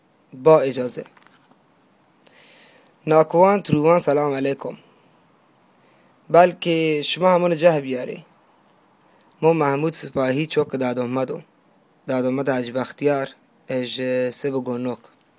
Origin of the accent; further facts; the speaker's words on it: Saravan, Sistan and Baluchestan, Iran; بچه سرابان، همزبان و همخون هستم با شما عزیزان.